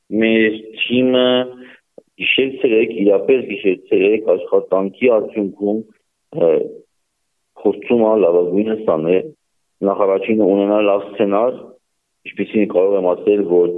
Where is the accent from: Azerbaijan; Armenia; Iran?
Azerbaijan; Nagorno-Karabakh; Ոչ միայն եմ պատճառով Արցախից եմ ես, ոչ միայն եմ պատճառով Արցախի մեջ եմ մեծացել